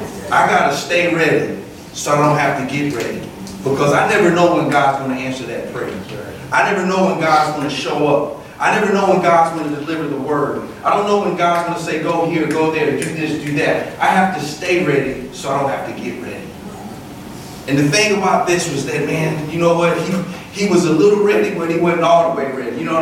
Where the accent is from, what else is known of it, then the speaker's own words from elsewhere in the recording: the South, United States; I'm from the South, and it's hot. I'm a tropical man.